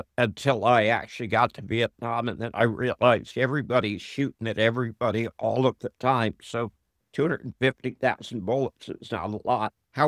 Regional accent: Texas, United States; I grew up in Texas, and we had a saying, and it was, an armed society is a polite society.

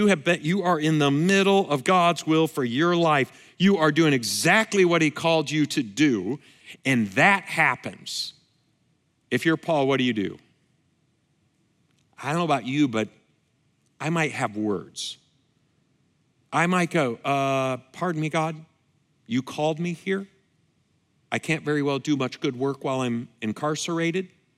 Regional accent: Lansing, Michigan, United States; But I grew up kind of in a rough part of town, in my hometown, Lansing, Michigan.

